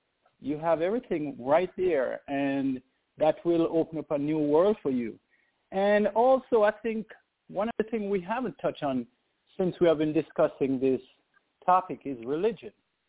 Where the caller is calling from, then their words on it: Atlanta, Georgia, United States; I'm calling from Atlanta.